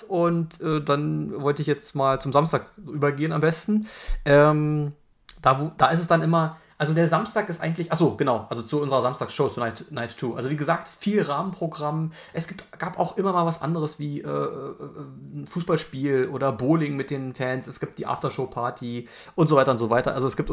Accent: Berlin, Germany; Ich sag nicht, damit wir es nicht falsch verstehen, dass ich hier als Berliner

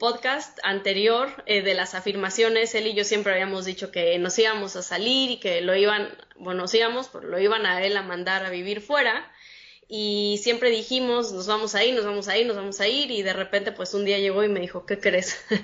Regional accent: Mexico City, Mexico; moved away as an adult; now in San Pedro Sula, Honduras; soy health coach y coach en cambio de hábitos. Tengo 2 años ahorita viviendo en Honduras, en San Pedro Sula. Soy de la Ciudad de México.

